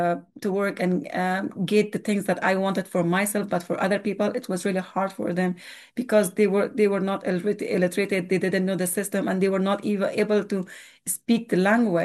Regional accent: Afghanistan; Then I was saying, I'm from Afghanistan.

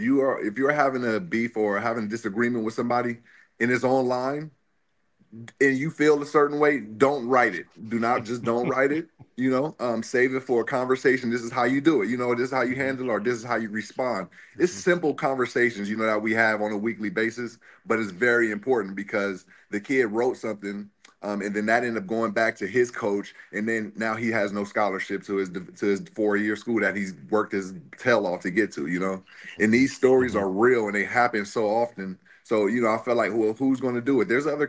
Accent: San Francisco, California, United States; So growing up in San Francisco, I was around every type of person or profession that you would think of, you know, from the good to the bad.

